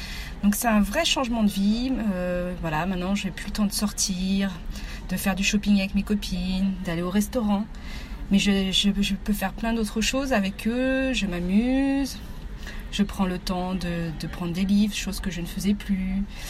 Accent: Paris, Île-de-France, France; Bonjour, je suis une Parisienne, j'ai 35 ans

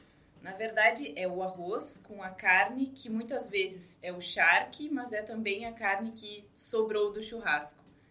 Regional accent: Rio Grande do Sul, Brazil; Eu sou gaúcha, do Rio Grande do Sul

